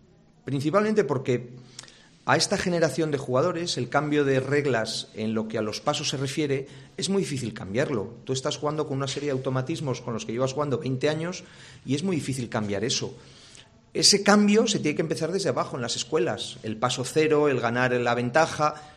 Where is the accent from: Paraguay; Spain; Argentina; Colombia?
Spain; Valladolid, Castile and León; hablo como entrenador, como vallisoletano y como abonado del club